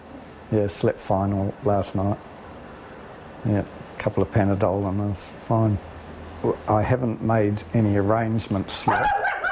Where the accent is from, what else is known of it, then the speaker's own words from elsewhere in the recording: New Zealand; And then we moved back here to New Zealand, because I'm a New Zealander. We moved over start of 2010, just in time for the earthquakes.